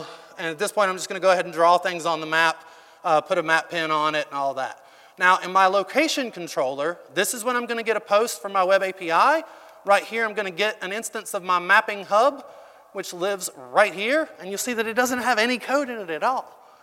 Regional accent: North Carolina, United States; we have some people connecting from North Carolina, it looks like, which is my hometown. My home state.

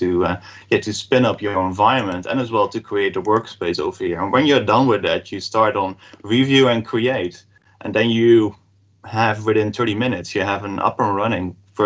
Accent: Netherlands; English is a second language; So I'm from the Netherlands. So let's pick here West Europe as an example, or North Europe as an example.

